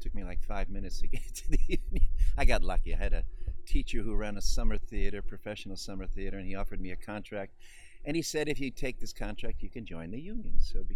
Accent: Kenosha, Wisconsin, United States; I'm originally from Kenosha, Wisconsin, the home of jockey underwear.

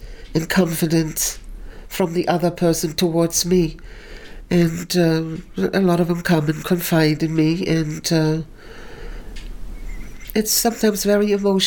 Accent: Berlin, Germany; English is a second language; Well, you know, I am from Berlin.

